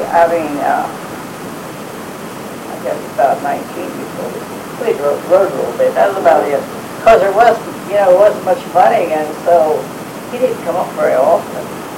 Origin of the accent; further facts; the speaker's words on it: Greenwood, Delaware, United States; born there; I was born in Greenwood, Delaware.